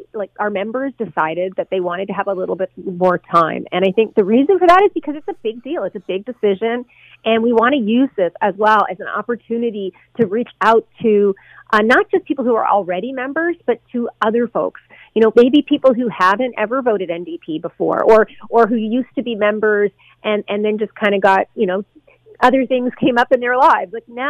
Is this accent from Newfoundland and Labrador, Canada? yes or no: yes; Newfoundland and Labrador, Canada; moved away as an adult; now in Ontario, Canada; I moved to Ontario from Newfoundland, oh my gosh, 30 years ago to go to school, and I stayed here